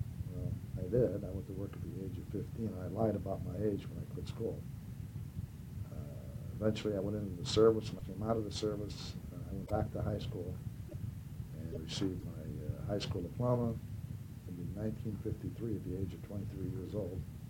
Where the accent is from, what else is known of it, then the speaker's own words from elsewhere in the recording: Youngstown, Ohio, United States; Well, I was born in January of 1930 in a place called the Smoky Hollow. That's Emerald Street, which lies between Andrews Avenue and Walnut